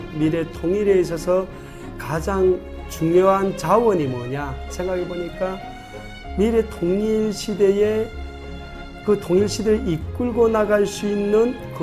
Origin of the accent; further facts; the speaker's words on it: Hamhung, South Hamgyong, North Korea; moved away as an adult; now in South Korea; 저는 북한의 함경남도 함흥시에서 태어나서 북한에서 24년간을 살다가 지난 1998년 10월에 북한을 떠나서 2001년 3월에 캄보디아를 통해서 대한민국에 입국해서